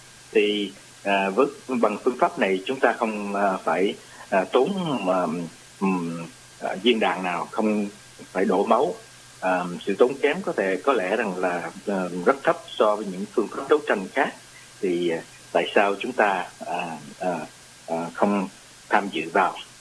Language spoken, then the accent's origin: Vietnamese; Southern Vietnam, Vietnam; moved away; Tôi sinh trưởng tại miền Nam, sinh trưởng và lớn lên trong chiến tranh Việt Nam, và rồi Việt Nam sau 30 tháng 4 75 thì nạn cộng sản ta phương nơi cách quê người